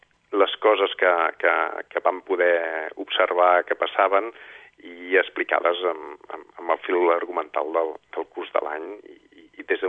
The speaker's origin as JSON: {"language": "Catalan", "town": "L'Espluga de Francolí", "region": "Catalonia", "country": "Spain", "said": "la gent que som de l'Espluga o que vivim en un espai rural"}